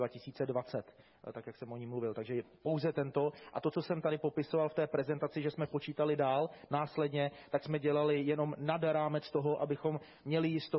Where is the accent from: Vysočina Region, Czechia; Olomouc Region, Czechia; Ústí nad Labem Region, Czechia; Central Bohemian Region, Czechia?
Central Bohemian Region, Czechia; Já jsem z Prahy Západ, tam v podstatě z té naší lokality nikdo nestuduje na Praze Západ